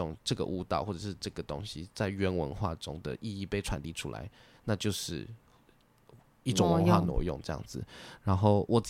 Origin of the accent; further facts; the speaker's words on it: Taiwan; 因为身为台湾人，我会知道说蒸奶它有一个 value 在